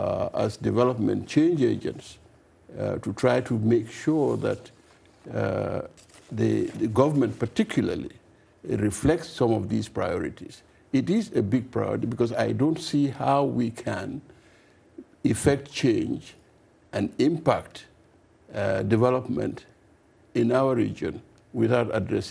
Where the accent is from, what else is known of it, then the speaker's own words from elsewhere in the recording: Gambia; Well, I come from the Sahel area. We have been battling drought for a very long time.